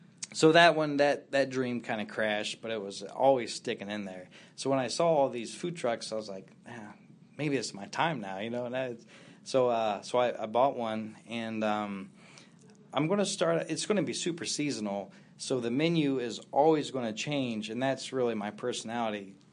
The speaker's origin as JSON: {"language": "English", "region": "Ohio", "country": "United States", "tie": "born or raised there", "said": "But then I moved back to my hometown. I've got two daughters there, and I was like, well, let me try to live here, but it's a super small place in Ohio."}